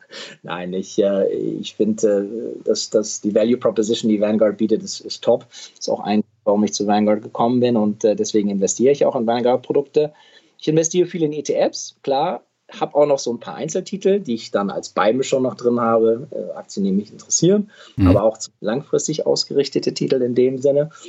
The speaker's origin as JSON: {"language": "German", "region": "Midwest", "country": "United States", "tie": "born or raised there", "said": "Ich bin in Amerika aufgewachsen. Ich bin dahin gezogen als 10-Jähriger im Mittleren Westen, weil mein Vater ersetzt wurde."}